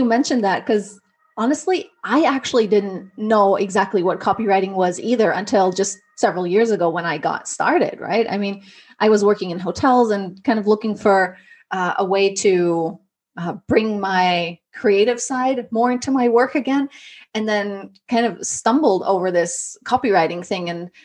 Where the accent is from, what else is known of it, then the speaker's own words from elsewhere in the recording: Germany; So I grew up in Germany. My dad's American and my mom is German.